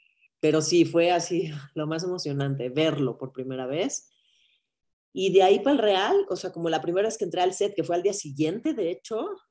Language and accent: Spanish; Mexico; pero sí soy mexicana, pues tengo tipo de mexicana, soy mexicana.